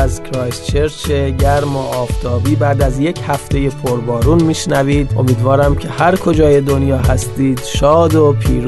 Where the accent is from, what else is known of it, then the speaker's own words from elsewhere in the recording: Iran; now in New Zealand; بعد ایشون متوجه شد من ایرانیم